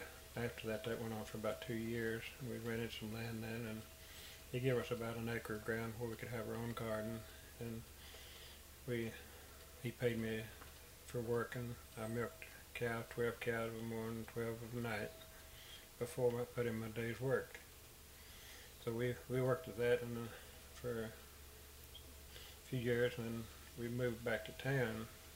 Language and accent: English; Newport, Tennessee, United States; born there; I was born in Newport, Tennessee, the county of Cook County, about 70 miles west of Asheville, North Carolina.